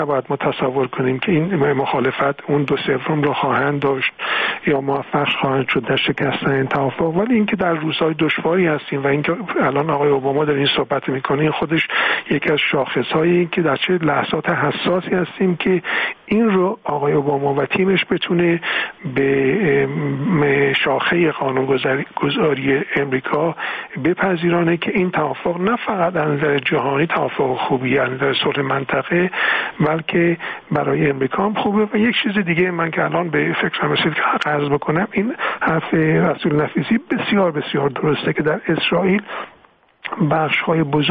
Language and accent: Persian; Iran; به عنوان یک ایرانی